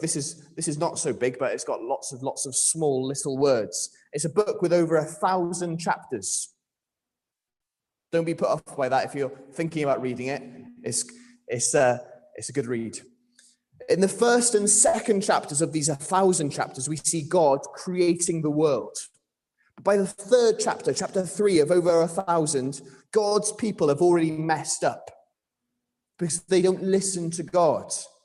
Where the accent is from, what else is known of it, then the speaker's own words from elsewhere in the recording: London, United Kingdom; when I grew up in London